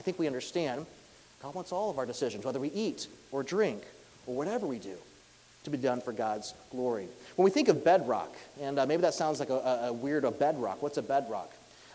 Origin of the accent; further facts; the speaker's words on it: United States; I'm 100% Colombian, but I was raised in the States, and I took my 2 years of American Spanish, but it never really clicked.